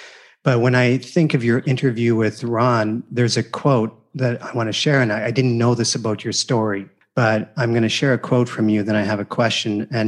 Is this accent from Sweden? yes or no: no; Canada; being Canadian, back in Canada for the first time in 3 years